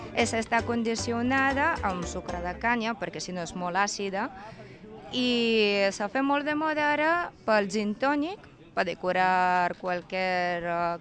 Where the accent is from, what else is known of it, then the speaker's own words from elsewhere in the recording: Sueca, Valencian Community, Spain; Sí, som de Sueca a València, de les Albuferes de València